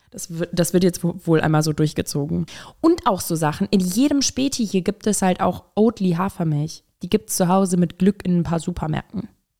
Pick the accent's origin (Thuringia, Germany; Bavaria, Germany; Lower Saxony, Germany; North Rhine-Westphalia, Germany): North Rhine-Westphalia, Germany; Duisburg; also born or lived in Cologne; in NRW, also sowohl in Köln als auch in Duisburg, wo ich herkomme, und in Köln habe ich ja vorher gelebt